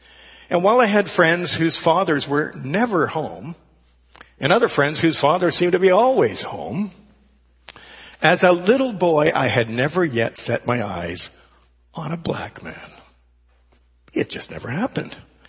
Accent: Ontario, Canada; Well, when I was a small boy growing up in Northern Ontario

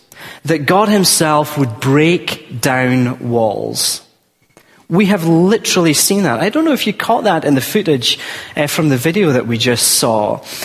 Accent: Scotland, United Kingdom; Yeah, I'm from the Garden of Eden, Scotland. Everywhere looks like Scotland.

